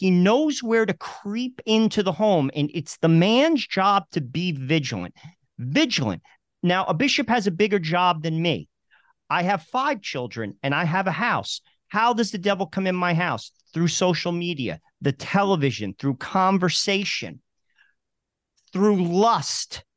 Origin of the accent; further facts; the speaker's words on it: New Jersey, United States; It's a stick. I'm from New Jersey. I call it a stick.